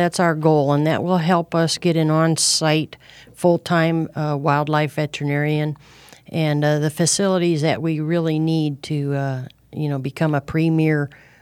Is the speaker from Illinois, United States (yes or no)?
no; Tucson, Arizona, United States; Well, as a kid growing up in Tucson, I used to rescue all the little animals and bring them home.